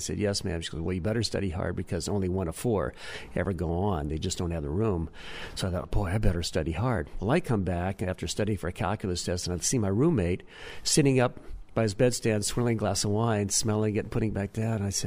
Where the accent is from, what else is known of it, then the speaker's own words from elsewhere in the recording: Sacramento, California, United States; Well, I grew up in Sacramento